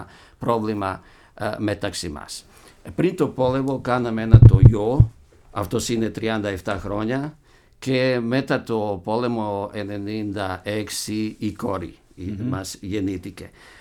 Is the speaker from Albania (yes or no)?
no; Derventa, Republika Srpska, Bosnia & Herzegovina; Εγώ γεννήθηκα στην Ντέρβεντ, που είναι μικρή πόλη